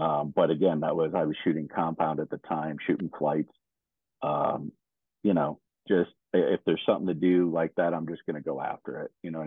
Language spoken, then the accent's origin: English; Michigan, United States; moved away as an adult; now in Las Vegas, United States; My wife and I have been out in Vegas since 2001. Originally, we're both from the Michigan area.